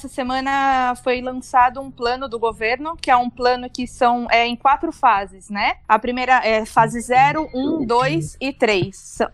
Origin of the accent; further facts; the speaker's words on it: São Paulo, Brazil; moved away as an adult; now in Barcelona, Spain; Eu sou de São Paulo, tenho 36 anos e moro em Barcelona fazem 3 anos e meio.